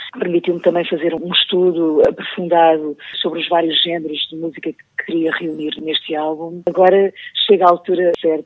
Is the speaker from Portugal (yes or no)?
yes; Santarém, Portugal; born there; E eu ainda por cima, eu nasci no Ribatejo. Ainda trago comigo também as sonoridades do Ribatejo